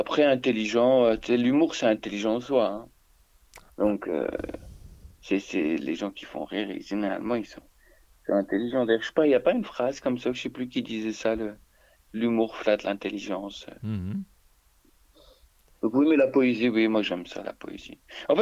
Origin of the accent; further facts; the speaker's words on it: Algeria; Tu sais, j'ai grandi en Algérie. Les 10 premières années de ma vie, c'était couvre-feu, parce qu'il y avait la guerre civile.